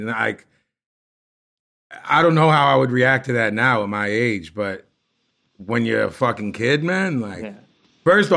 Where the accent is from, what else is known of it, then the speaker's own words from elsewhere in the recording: Philadelphia, Pennsylvania, United States; I had like a couple bands with kids I grew up with in Philly.